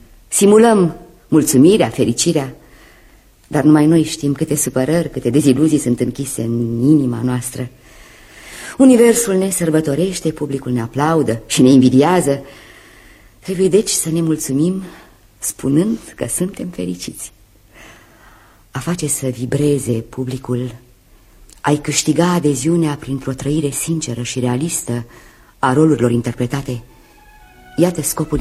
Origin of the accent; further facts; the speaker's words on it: Romania; Nu sunt numai originară din România, ci și româncă de limbă și sentiment.